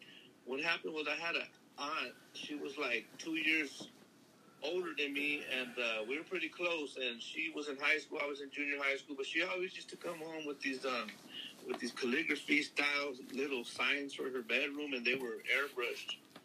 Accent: Los Angeles, California, United States; What happened was I was born and raised in South

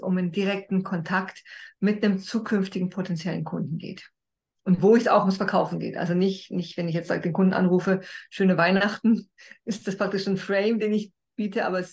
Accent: Austria; ich bin in Österreich geboren, schön, dass ich da bin.

